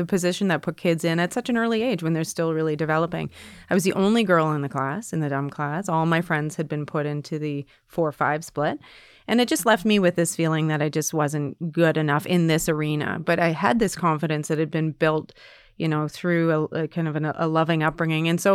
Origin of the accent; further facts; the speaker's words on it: Ontario, Canada; I came from Northern Ontario.